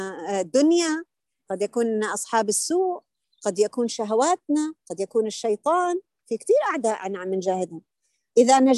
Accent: Palestine; مو عشان أنا فلسطينية بحكي هالحكي

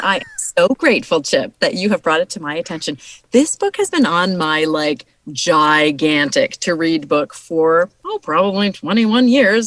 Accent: Canada; I am from Canada.

